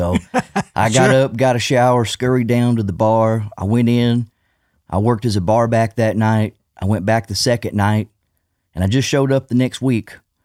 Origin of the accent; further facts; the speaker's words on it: Scotland, United Kingdom; growing up in Fife, I didn't know anybody who had been on that path.